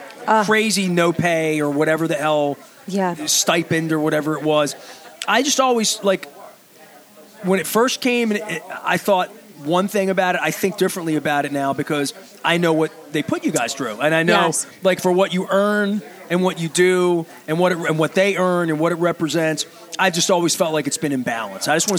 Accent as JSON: {"language": "English", "town": "Dundalk", "region": "Maryland", "country": "United States", "tie": "born or raised there", "said": "we grew up poor in Dundalk"}